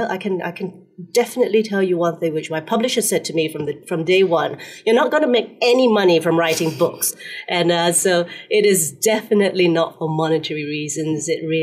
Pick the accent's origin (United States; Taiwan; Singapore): Singapore; I'm Singaporean